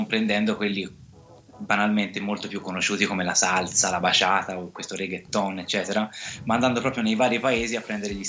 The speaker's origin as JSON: {"language": "Italian", "town": "Florence", "region": "Tuscany", "country": "Italy", "tie": "born or raised there", "said": "Dunque, sono nato e cresciuto a Firenze, ho appunto il babbo cileno, quindi ho tutta una parte di radice cilena, della quale vado molto fiero"}